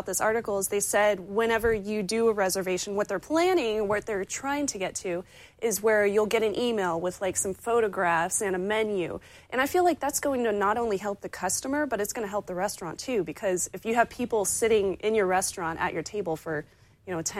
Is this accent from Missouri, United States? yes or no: yes; Missouri, United States; To me, I'm like, whoa, but I grew up in Missouri.